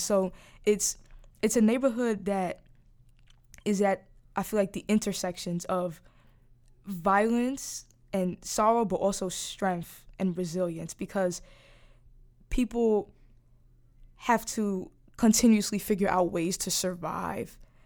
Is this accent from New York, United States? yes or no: yes; Brooklyn, New York, United States; So I used to be ashamed to say that I was from Brownsville, especially for people that are from New York or specifically Brooklyn